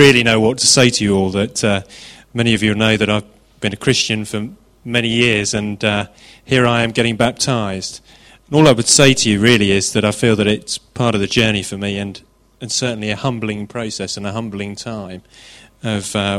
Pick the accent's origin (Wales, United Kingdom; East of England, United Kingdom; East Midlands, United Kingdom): East of England, United Kingdom; Bedford; born there; I was born in Bedford, which isn't a bad start, and it's even worse than that, actually, in that my family actually comes from Bedford and the villages around, the ones without webbed feet.